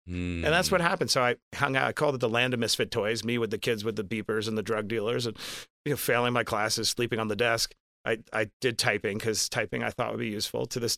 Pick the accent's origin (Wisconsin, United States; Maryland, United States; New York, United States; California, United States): New York, United States; Queens; born or raised there